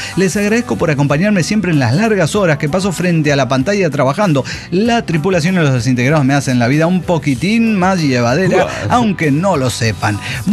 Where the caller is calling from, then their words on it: Torreón, Coahuila, Mexico; Torreón, Coahuila